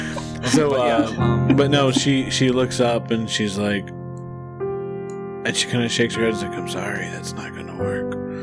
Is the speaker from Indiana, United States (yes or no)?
yes; South Bend, Indiana, United States; now in Michigan, United States; I'm located in Michigan, but I'll be moving back to my hometown of South Bend, Indiana this month.